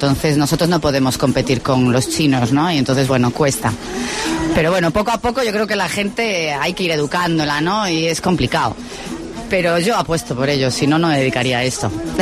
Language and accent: Spanish; A Coruña, Galicia, Spain; De Coruña.